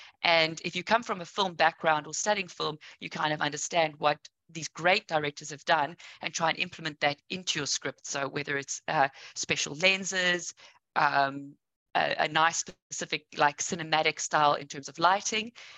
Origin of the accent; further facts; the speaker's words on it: Johannesburg, Gauteng, South Africa; And off to Cape Town I went, because I'm originally from Johannesburg.